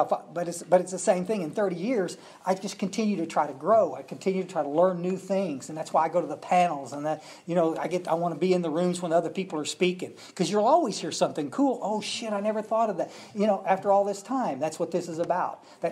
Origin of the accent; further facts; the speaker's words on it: Texas, United States; also born or lived in Odessa, Texas; I was born out in Odessa, Texas, oil fields. My father was a printer out there